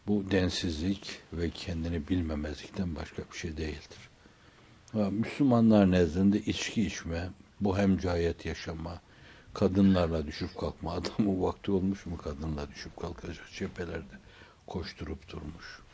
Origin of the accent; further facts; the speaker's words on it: İzmir, Turkey; biz İzmirliyiz bir yönüyle.